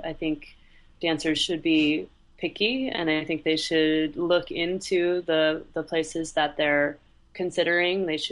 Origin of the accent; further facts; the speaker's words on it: East Coast, United States; My family is in Connecticut. I grew up on the East Coast.